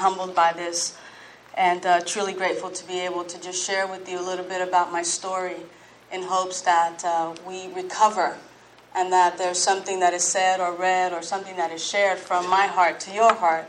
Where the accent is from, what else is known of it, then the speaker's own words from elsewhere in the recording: New York City, New York, United States; I was born and raised in the Bronx to Puerto Rican parents.